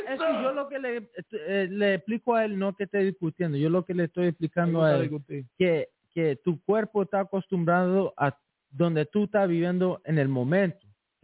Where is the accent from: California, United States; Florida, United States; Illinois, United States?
Illinois, United States; Chicago; Bro, I'm from Chicago. You think I'm used to Central Time?